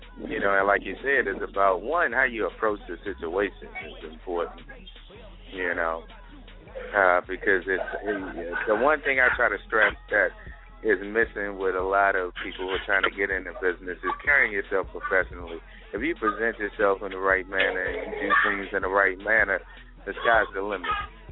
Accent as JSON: {"language": "English", "town": "Brooklyn", "region": "New York", "country": "United States", "tie": "born or raised there", "said": "You know, I grew up in Brooklyn, Flatbush, you know what I'm saying? And at the time, it wasn't one of the best of neighborhoods, you know what I'm saying?"}